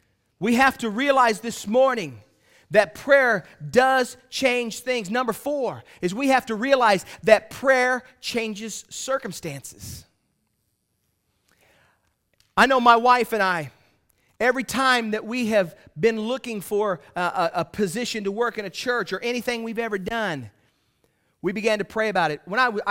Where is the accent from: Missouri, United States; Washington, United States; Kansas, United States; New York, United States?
Missouri, United States; I didn't know. I was from Missouri, you know.